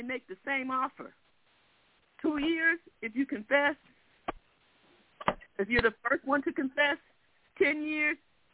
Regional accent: Detroit, Michigan, United States; I'm from Detroit, grew up in Detroit, did most of my formal training and so forth in this area.

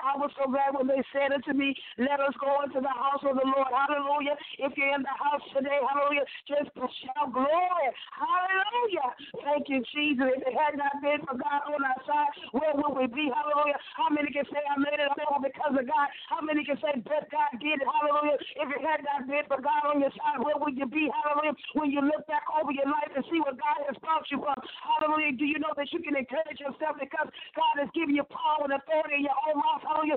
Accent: Dominica; I'm there from Dominica

